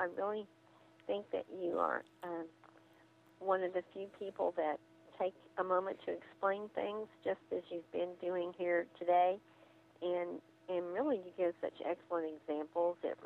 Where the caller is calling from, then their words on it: Okmulgee, Oklahoma, United States; I'm calling from Okmulgee, Oklahoma.